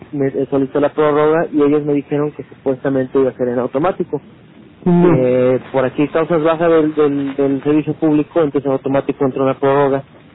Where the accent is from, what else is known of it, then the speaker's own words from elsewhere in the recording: Orizaba, Veracruz, Mexico; pero yo soy de Orizaba